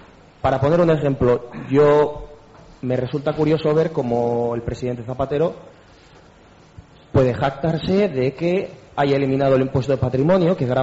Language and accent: Spanish; Basque Country, Spain; soy de aquí, de Guipúzcoa